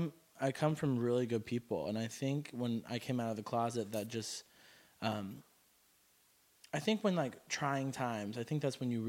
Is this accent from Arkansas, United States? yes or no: yes; Arkansas, United States; obviously, growing up in Arkansas, I wasn't around that. And then when I moved here, I went to a Christian college.